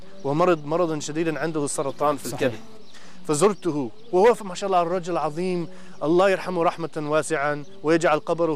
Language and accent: Arabic; Oklahoma, United States; من أمريكا.